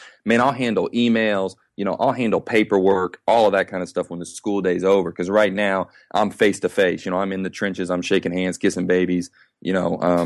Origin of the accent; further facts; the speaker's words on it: Evansville, Indiana, United States; I'm from Evansville, Indiana. I'm from the south side of Evansville, Indiana. I grew up in a you know, in a working class neighborhood